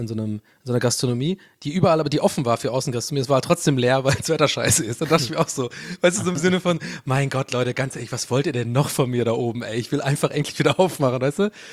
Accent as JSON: {"language": "German", "region": "Southern Germany", "country": "Germany", "said": "Ich komme ja aus dem Süden, also mir kannst du ja gar nicht kommen mit Hitze."}